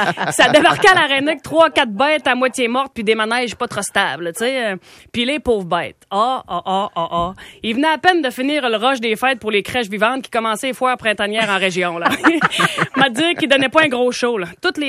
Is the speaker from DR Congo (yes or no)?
no; Gaspé, Quebec, Canada; Fait que je viens de Gaspé, c'est ça.